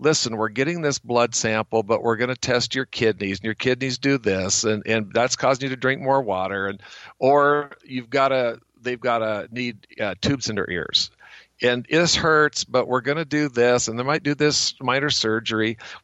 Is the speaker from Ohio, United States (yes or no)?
no; Bonners Ferry, Idaho, United States; So every time I'd see a dog on the street in New York or in my hometown of Bonners Ferry or the veterinary clinic or wherever else I was